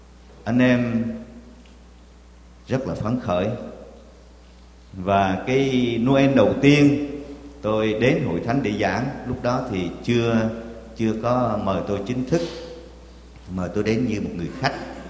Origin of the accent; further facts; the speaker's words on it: Quang Nam, Vietnam; now in Southern Vietnam; Vì tôi là hầu vị Chúa trong Nam nhưng mà gốc là ở Quảng Nam Đà Nẵng.